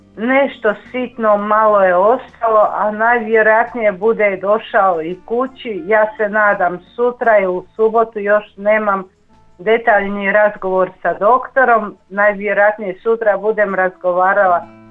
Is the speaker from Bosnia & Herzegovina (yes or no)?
yes; Rama, Federation of Bosnia and Herzegovina, Bosnia & Herzegovina; i iz Rame sam i divim se svetom zemljom, svetom grudom.